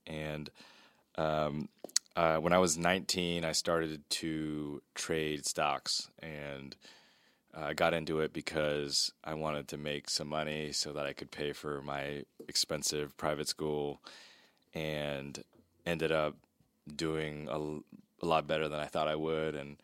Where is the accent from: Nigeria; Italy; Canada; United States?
United States; Maryland; Yeah, so I grew up in Maryland, right outside D.C., like maybe 20 minutes from D.C.